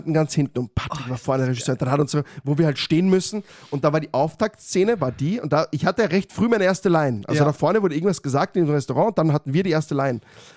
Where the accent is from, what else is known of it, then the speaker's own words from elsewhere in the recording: Austria; ist der Österreicher, wie man uns halt kennt.